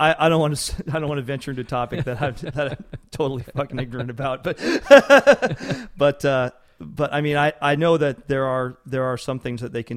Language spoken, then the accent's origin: English; Renton, Washington, United States; I grew up in Renton.